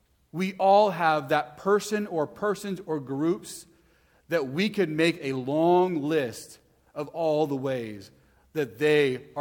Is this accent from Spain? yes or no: no; Texas, United States; I think I'm a Texan and I'm not a New Yorker.